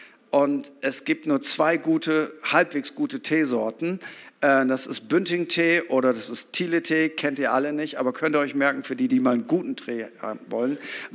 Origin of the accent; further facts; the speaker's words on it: Germany; Weil wir haben so wenig Geld, wir sind ja Deutsche, deswegen wollen wir auch in der Schweiz arbeiten.